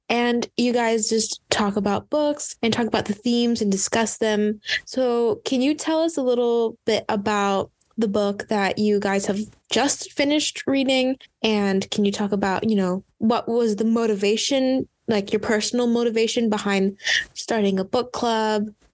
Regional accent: Thailand; I am from Thailand.

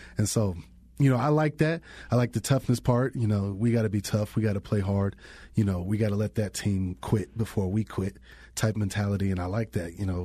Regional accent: Georgia, United States; back home, I'm from Georgia. I usually know the back roads, but I don't really know the back roads out here.

